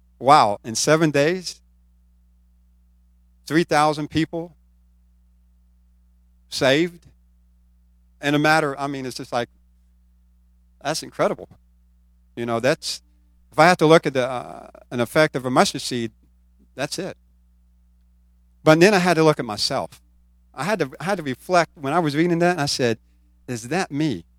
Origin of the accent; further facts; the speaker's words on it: West Virginia, United States; You know, it's like I grew up in West Virginia, so I planted gardens every year.